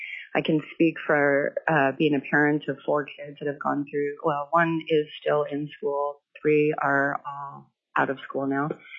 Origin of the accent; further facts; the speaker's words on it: Juneau, Alaska, United States; also born or lived in Nome; now in Wasilla, United States; I am currently here in Wasilla, living in Wasilla. I was raised in Juneau, and I too was born in Nome.